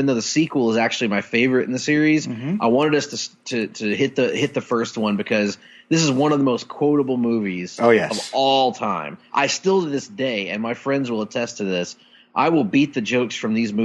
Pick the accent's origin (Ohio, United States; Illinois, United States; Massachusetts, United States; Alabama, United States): Alabama, United States; Mobile; Uncensored 98, the pay per view they held in my hometown of Mobile, Alabama, was the first time I got to see.